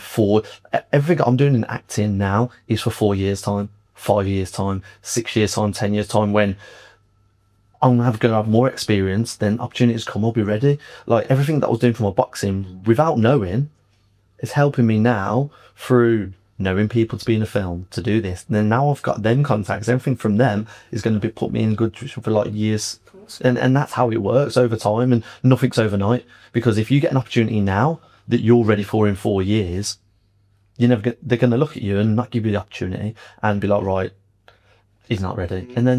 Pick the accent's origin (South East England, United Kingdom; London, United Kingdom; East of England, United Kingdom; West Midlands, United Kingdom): West Midlands, United Kingdom; Birmingham; Like, and I'm a boxer from Birmingham, and I've never been seen for any fight or boxing thing through that avenue.